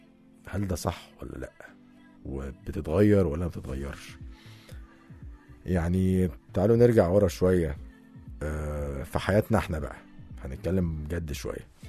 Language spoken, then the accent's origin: Arabic; Egypt; مثلا عندنا في مصر هنا كل محافظه ليها عادات وتقاليد مختلفه.